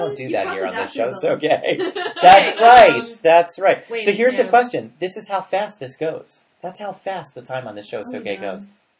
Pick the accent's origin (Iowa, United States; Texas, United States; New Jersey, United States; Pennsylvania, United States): New Jersey, United States; Oh, I don't talk to South Jersey. I'm from Northern New Jersey.